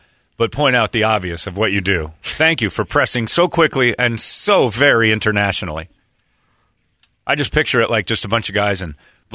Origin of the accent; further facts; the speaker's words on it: Chicago, Illinois, United States; now in St. Louis, United States; St. Louis is a cowtown. That's where I'm living right now. I'm like, yeah. But I grew up here in Chicago.